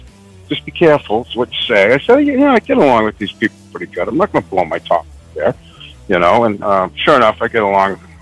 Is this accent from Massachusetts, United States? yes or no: yes; Boston, Massachusetts, United States; And I'm from Boston.